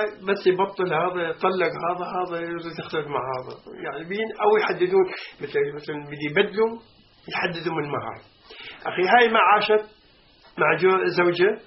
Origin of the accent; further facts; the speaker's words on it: Palestine; لا، كانوا هم سوريين واحنا فلسطينيين